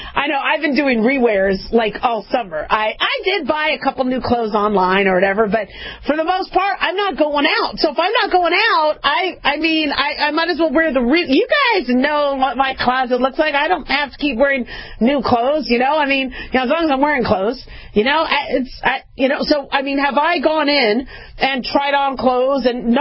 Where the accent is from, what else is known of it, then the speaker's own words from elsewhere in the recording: California, United States; now in Nevada, United States; I was originally from California, but I don't think I get to be called a Californian because that was a long, long time ago. But I'm still from California.